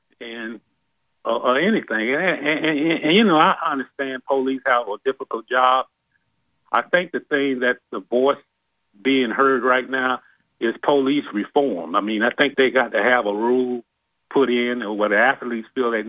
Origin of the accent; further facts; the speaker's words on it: Jacksonville, Florida, United States; I'm a black man, and I'm born and raised in Jacksonville.